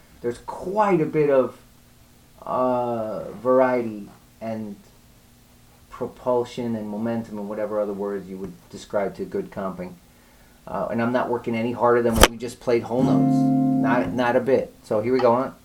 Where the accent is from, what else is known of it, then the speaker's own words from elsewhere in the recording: New York City, New York, United States; depending on where you live, like, growing up in New York City, like, 196 is, yeah, it's all right.